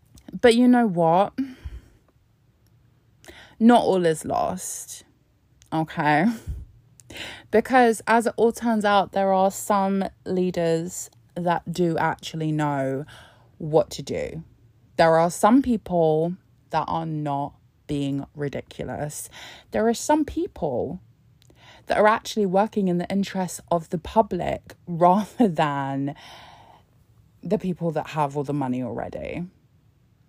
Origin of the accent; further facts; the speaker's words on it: Scotland, United Kingdom; And then you look at what the UK government are offering us, and we're like, I'm Scottish now, what the fuck?